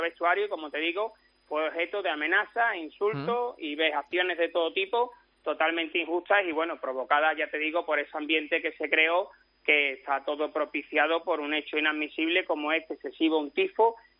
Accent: Seville, Andalusia, Spain; para mí, como sevillano

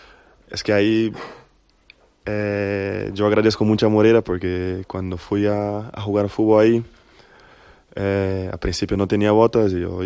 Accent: São Paulo, Brazil; now in Spain; desde que salí de São Paulo ya tenía claro que mi sueño era jugar siempre el Madrid

